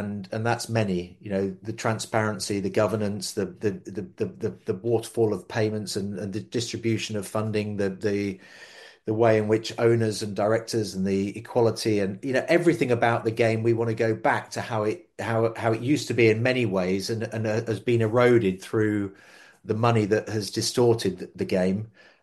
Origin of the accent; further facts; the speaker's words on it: Harrogate, Yorkshire and the Humber, United Kingdom; Harrogate's my hometown. I'd love to be there at Harrogate.